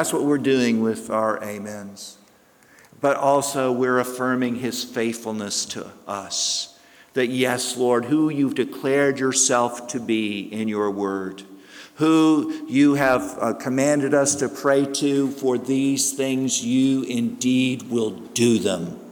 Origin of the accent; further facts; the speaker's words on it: the South, United States; As a Southerner, I say amen. Southern American.